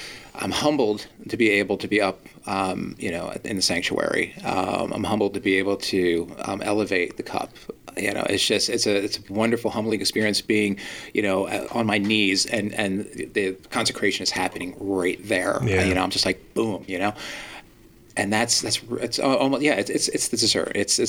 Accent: Mays Landing, New Jersey, United States; Growing up, and I was raised in Mays Landing, so St. Vincent's, I didn't know deacons existed.

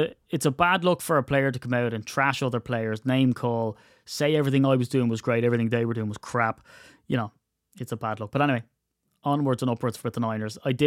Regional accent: Ireland; Because I'm an Irishman

